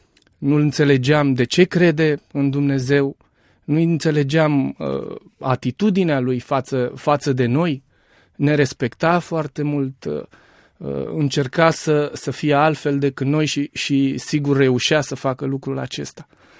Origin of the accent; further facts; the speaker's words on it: Bucharest, Romania; Sunt din București, am crescut în București și în continuare locuiesc în București.